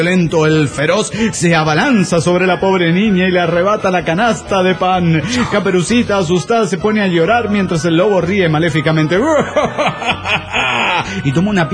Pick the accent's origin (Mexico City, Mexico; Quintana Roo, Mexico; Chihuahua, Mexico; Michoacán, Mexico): Quintana Roo, Mexico; Cancún; de Cancún.